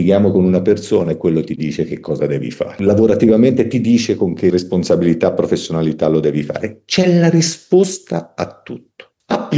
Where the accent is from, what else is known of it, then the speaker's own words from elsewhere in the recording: Tuscany, Italy; ero un ateo e non vorrei offenderti, ma anche bestemmiatore, perché da toscano